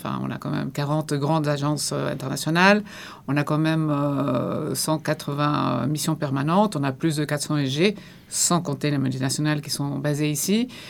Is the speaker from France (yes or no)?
no; Peru; j'ai grandi au Pérou.